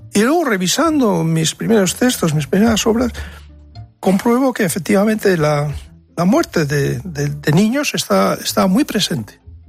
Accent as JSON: {"language": "Spanish", "region": "Basque Country", "country": "Spain", "tie": "born or raised there", "said": "Y como por otro lado ocurrió en mi tierra natal y yo estoy empeñado en un proyecto literario de narración, de historias de gentes vascas"}